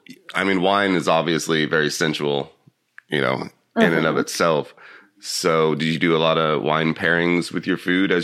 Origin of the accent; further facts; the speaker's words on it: Sonoma, California, United States; born there; I was born in Sonoma.